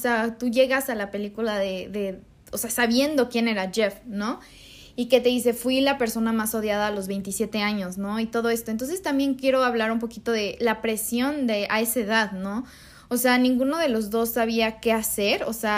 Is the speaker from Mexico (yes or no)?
yes; Mexico; Y muchas veces como mexicanos o latinoamericanos, pues nos podemos ver las novelas